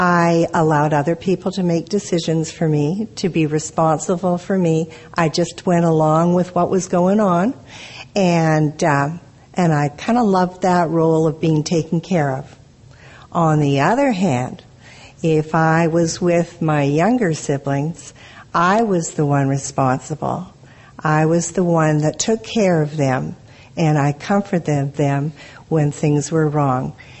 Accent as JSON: {"language": "English", "town": "Vancouver", "region": "British Columbia", "country": "Canada", "said": "I am from Vancouver, Canada."}